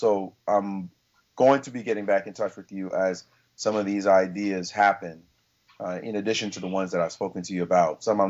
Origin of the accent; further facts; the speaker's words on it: Jamaica; Now, I have also gone down to Jamaica to help coach the players, to promote chess down there, and it's my home country.